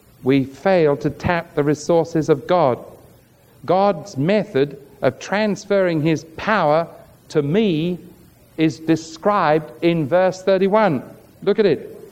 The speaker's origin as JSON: {"language": "English", "region": "England", "country": "United Kingdom", "moved": "yes", "lives_now": "United States", "said": "I came from England. All of our electricity is 220."}